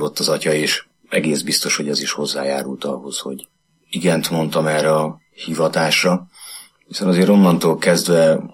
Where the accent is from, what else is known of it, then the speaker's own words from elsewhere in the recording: Csepel, Budapest, Hungary; édesapám igen korán meghalt, 5 éves voltam, és akkor az anyai nagyszülőkhöz költöztünk föl Cseperre, és innen Cseperről a nagymamámat kísértem be mindig a Szikla templomba